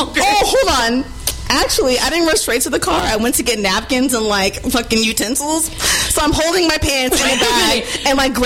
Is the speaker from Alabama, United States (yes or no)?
no; Texas, United States; I like to party. Again, I am from Texas.